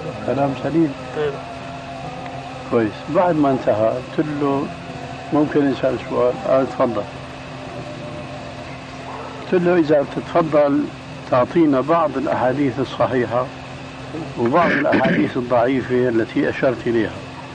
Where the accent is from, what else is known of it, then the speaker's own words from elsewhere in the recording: Damascus, Damascus Governorate, Syria; كان يجوا ناس عندنا في دمشق